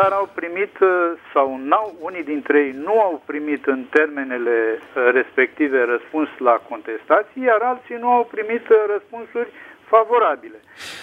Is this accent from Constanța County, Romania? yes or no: no; Buzău, Buzău County, Romania; și sunt din Buzău.